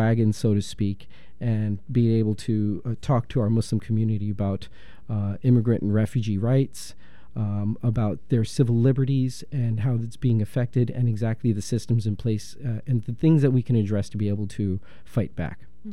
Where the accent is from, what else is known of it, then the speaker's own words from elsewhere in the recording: Los Angeles, California, United States; I grew up in Los Angeles, there was a lot of color, a lot of diversity, a lot of problems that took place in Los Angeles, but a lot of inaccessibility.